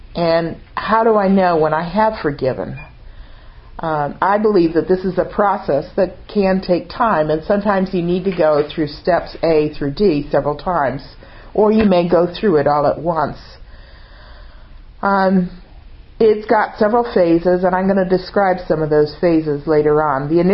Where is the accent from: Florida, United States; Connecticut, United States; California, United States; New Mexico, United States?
Connecticut, United States; I grew up right outside Hartford, Connecticut, and it was a company town. People were either in insurance or they worked for Pratt & Whitney, which manufactured aircraft engines.